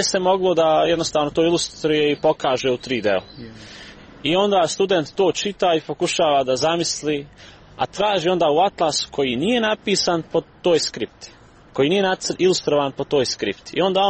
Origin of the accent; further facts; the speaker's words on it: Srebrenica, Republika Srpska, Bosnia & Herzegovina; Gdje god da živim i radim, ja sam u duši iz Srebrenice. I rođen sam tu.